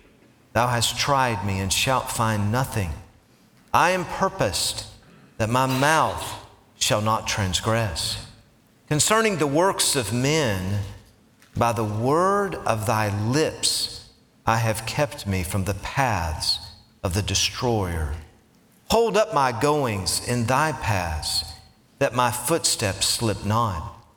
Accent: Tennessee, United States; I wanted to tell everybody in there, I'm from Tennessee, all right?

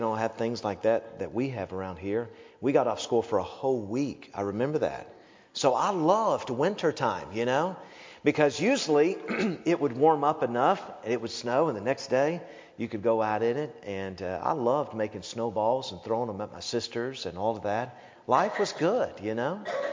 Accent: Tennessee, United States; I grew up in Tennessee, and winters to me were fun because we got out of school, you know?

